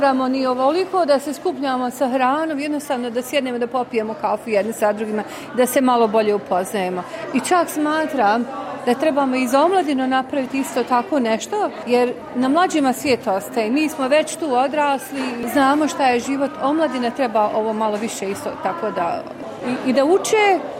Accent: Glamoč, Federation of Bosnia and Herzegovina, Bosnia & Herzegovina; Ja sam rodom iz Glamoča i jedno malo mjesto u zapadnoj Bosni.

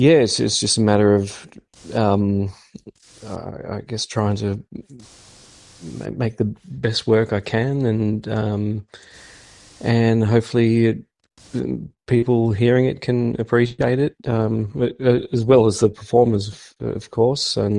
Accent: Sydney, New South Wales, Australia; now in Melbourne, Australia; Born and raised on Gadigal land, but down here in Naarm, Melbourne.

